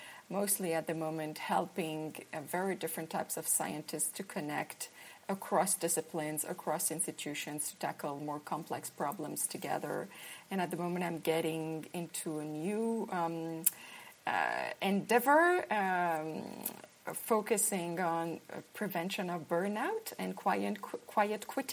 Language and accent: English; Paris, Île-de-France, France; moved away as an adult; now in Copenhagen, Denmark; I am French. I grew up in Paris.